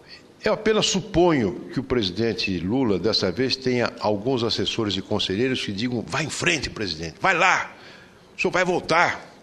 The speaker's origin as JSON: {"language": "Portuguese", "country": "Brazil", "said": "falo aqui como senador, como brasileiro"}